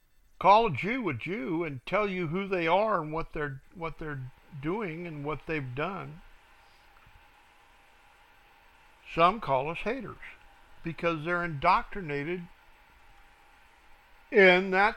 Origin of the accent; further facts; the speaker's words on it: Cincinnati, Ohio, United States; I'm originally from Cincinnati, and it was a gorgeous Christmas display.